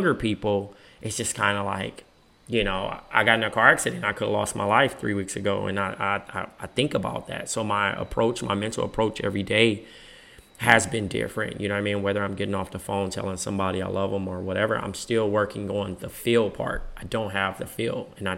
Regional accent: Compton, California, United States; born or raised there

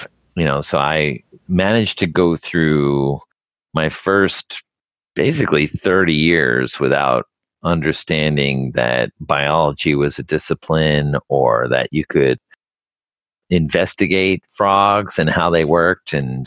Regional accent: New Jersey, United States; I grew up in New Jersey and I didn't really see any nature.

